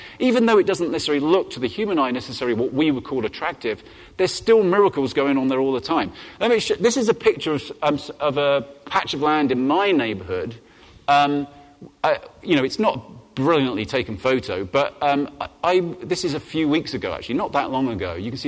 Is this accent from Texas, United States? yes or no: no; Brookville, Maryland, United States; also born or lived in Olney; But I'm from Spencerville. Actually, from Olney. And they're like, "Olney, where the heck is that?" And then it actually wasn't even Olney. It was Brookville, sort of, you know, just outside Olney.